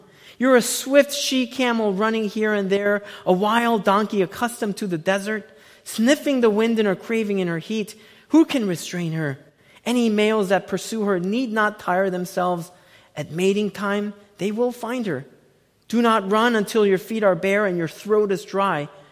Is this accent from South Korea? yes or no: yes; South Korea; Well, when I was growing up in Korea, we knew everyone in our small neighborhood.